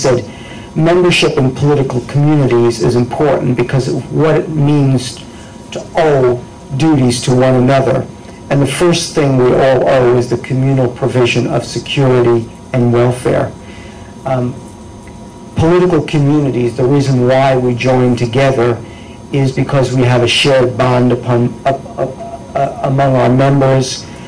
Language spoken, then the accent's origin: English; Washington, United States; we're not in Washington, in my home state